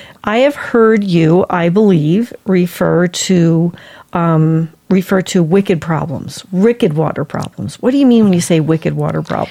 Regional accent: New Jersey, United States; I'm from New Jersey, and I remember when you could smell the Hudson River before you could see it, and it got cleaned up.

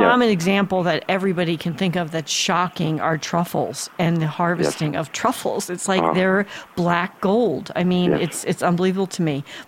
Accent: New Jersey, United States; as a kid, I'm from New Jersey, and we used to collect them and do all.

